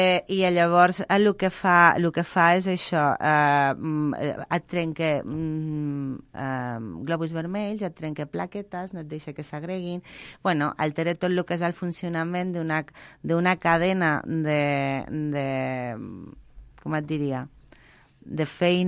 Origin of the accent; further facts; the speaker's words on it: Zaragoza, Aragon, Spain; T'ho dic jo que sóc de Saragossa? Mai.